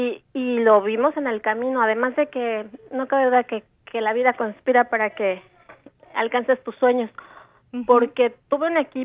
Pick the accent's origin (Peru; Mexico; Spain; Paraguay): Mexico; somos 4 mujeres mexicanas, ¿no es cierto?